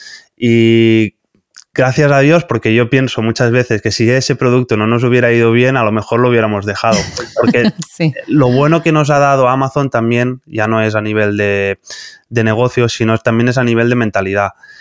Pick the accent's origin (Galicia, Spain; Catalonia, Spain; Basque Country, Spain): Catalonia, Spain; Nosotros somos de Barcelona, bueno, de un pueblecito al lado de Barcelona.